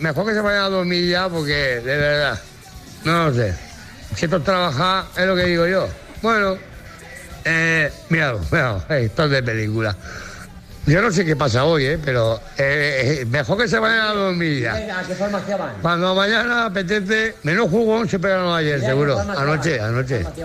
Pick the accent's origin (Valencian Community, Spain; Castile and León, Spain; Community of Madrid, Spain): Valencian Community, Spain; Valencia; de Valencia.